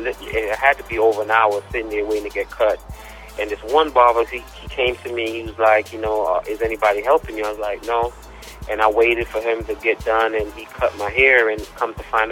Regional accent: Brooklyn, New York, United States; also born or lived in Jamaica; I was born in Jamaica, West Indies, and pretty much grew up in Brooklyn.

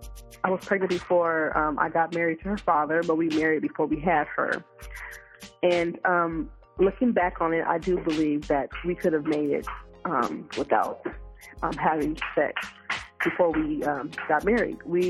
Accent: Seattle, Washington, United States; I'm from Seattle area. I'm 27 years old

